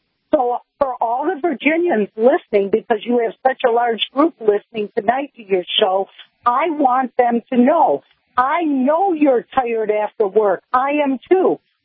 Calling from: Michigan, United States; I'm saying this because I'm calling from Michigan

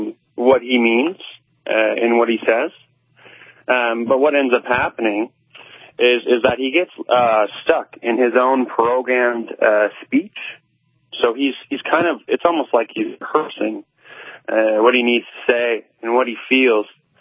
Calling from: London, Ontario, Canada; I'm here from London, Ontario, Canada here.

